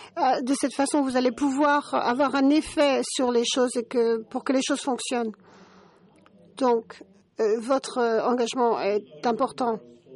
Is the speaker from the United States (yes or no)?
yes; United States; French is a second language; Chez nous, aux États-Unis, dans les foires, le deuxième prix a toujours les rubans rouges.